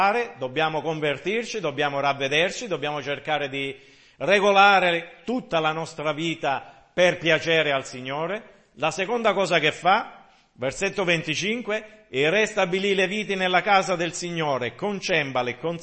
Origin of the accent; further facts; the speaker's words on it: Sicily, Italy; sono siciliano